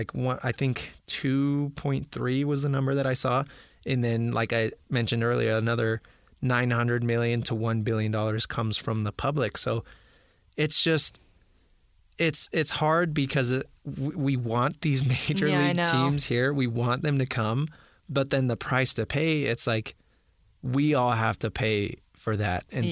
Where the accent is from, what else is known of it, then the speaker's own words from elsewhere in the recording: Brigham City, Utah, United States; now in Salt Lake City, United States; I'm from Brigham City, like, an hour north